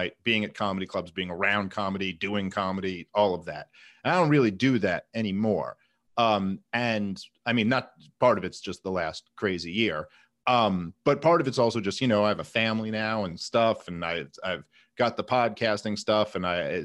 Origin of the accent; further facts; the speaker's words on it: Brooklyn, New York, United States; Number one, I'm from Brooklyn, and so it's, you know, going home and doing a show in Brooklyn is fun